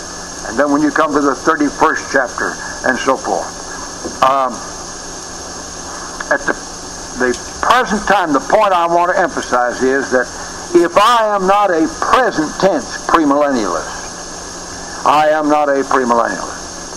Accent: Johnson City, United States; I used to have a lady in Johnson City, my hometown.

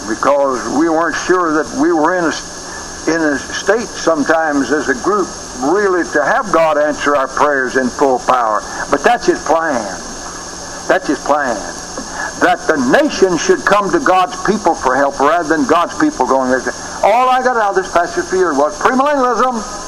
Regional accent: Johnson City, United States; I used to have a lady in Johnson City, my hometown.

